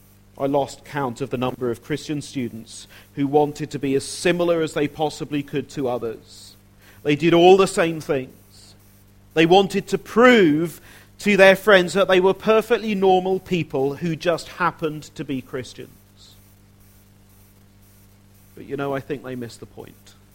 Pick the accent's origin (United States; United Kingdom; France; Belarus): United Kingdom; My passport says I'm British.